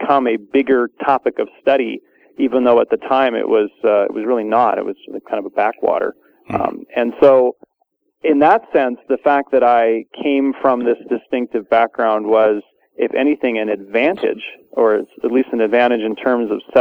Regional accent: Canada; I did not grow up in an area that was heavily LDS. There actually is a part of Canada not that far from where I was raised that is actually pretty Mormon, but I'm from slightly outside of that range.

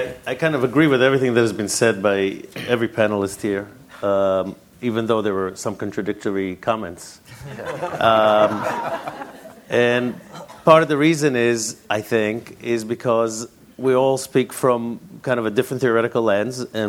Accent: Kristiansand, Agder, Norway; And I had a chance to speak to one of those state church leaders in my hometown, in Kristiansand.

